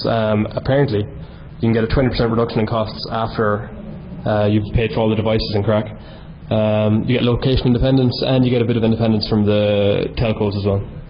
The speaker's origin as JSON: {"language": "English", "country": "Ireland", "said": "about me, I'm from Ireland, just finished a Bachelor of Science"}